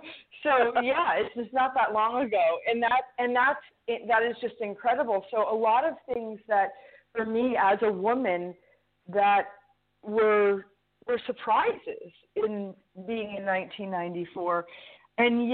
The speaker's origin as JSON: {"language": "English", "region": "Pennsylvania", "country": "United States", "tie": "born or raised there", "said": "So from growing up in Pennsylvania and then heading out into banking and from banking into law enforcement"}